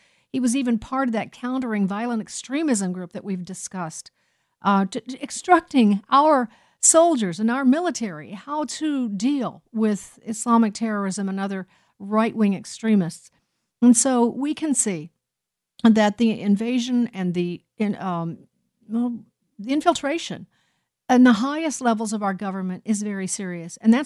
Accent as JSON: {"language": "English", "town": "Chicago", "region": "Illinois", "country": "United States", "said": "because I'm from Chicago and I was doing drive time radio then there"}